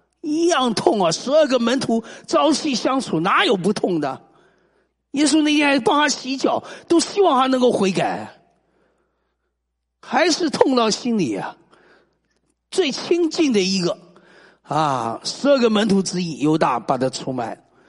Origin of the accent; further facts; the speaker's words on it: United States; 我接到美国我老家一个电话